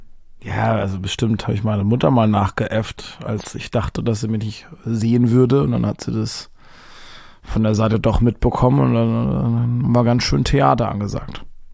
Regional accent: Baden-Württemberg, Germany; accent: Baden; now in Berlin, Germany; Vor allem so vor 10 Jahren habe ich noch mit einem ganz krassen badischen Akzent geplappert. Ich komme ja aus dem Badenerlände, das ist hier so 750 Kilometer von Berlin weg.

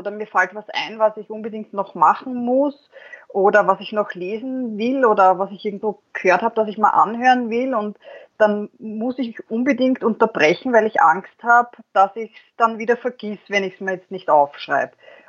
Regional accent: Vienna, Austria; now in Lower Austria, Austria; Bin auch Wienerin, wie man wahrscheinlich hört, und lebe jetzt noch in Niederösterreich

